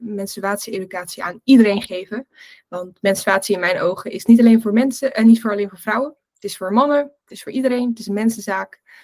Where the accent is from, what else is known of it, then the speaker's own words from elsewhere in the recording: Zoelen, Gelderland, Netherlands; Ik ben 22 jaar oud en ik kom uit Gelderland. Heel klein plekje, Zoelen. Super weinig in bewoners, dus niemand kent het eigenlijk.